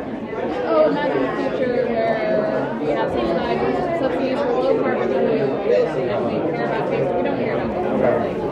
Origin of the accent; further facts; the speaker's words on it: California, United States; moved away as an adult; also born or lived in Edinburgh; Well, so I lived in California growing up. Then I moved to my undergrad school.